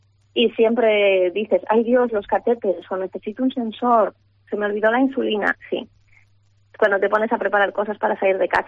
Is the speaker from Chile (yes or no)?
no; Galicia, Spain; yo que soy del sur, estoy en el norte de Galicia